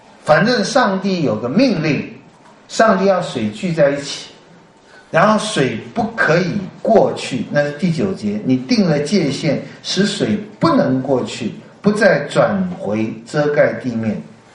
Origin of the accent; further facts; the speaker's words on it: Taiwan; 我从台湾来，各位，我不知道你们中国在中国大陆怎么样。我们在台湾呢